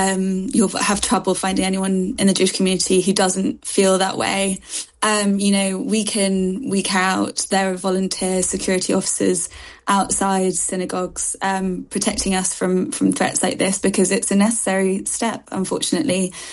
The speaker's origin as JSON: {"language": "English", "country": "United Kingdom", "said": "we have to keep being proud British Jews, keep practicing"}